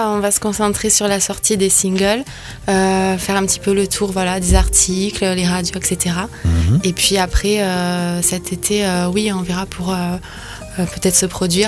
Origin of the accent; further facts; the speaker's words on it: Agen, Nouvelle-Aquitaine, France; je voulais rentrer chez moi, donc j'ai quitté Paris, je suis allée habiter aux Philippines pendant 6 mois faire du mannequinat et après je suis rentrée à la maison.